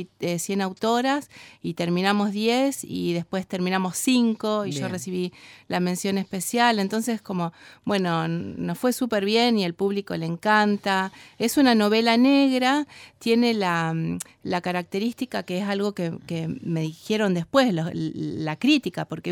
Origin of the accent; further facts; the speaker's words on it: Santa Fe, Argentina; moved away as an adult; now in Rosario, Argentina; Sí, Santa Fe. Viví hasta los 18 años acá.